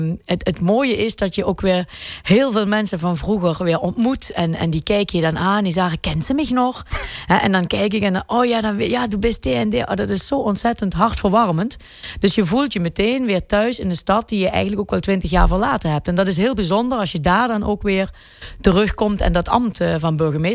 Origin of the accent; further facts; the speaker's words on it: Kerkrade, Limburg, Netherlands; born there; Ik ben geboren in Kerkrade in 1972. Dus een snelle rekenaar weet dat ik niet 46 ben, maar 47.